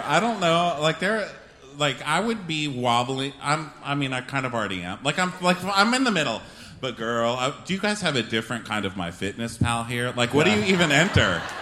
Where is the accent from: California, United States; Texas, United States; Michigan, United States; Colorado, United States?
Texas, United States; I mean, I knew that because I'm from Texas